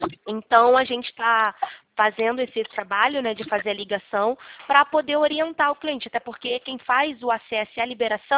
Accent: Nova Iguaçu, Rio de Janeiro, Brazil; Eu sou de Nova Iguaçu.

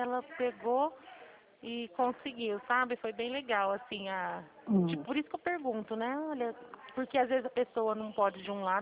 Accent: São Paulo, Brazil; Eu sou aqui do estado de São Paulo.

